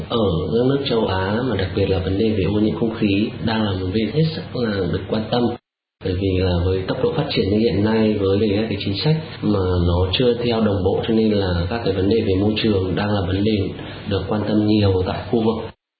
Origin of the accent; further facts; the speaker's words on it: Hanoi, Vietnam; Em là sinh ra và lớn lên Hà Nội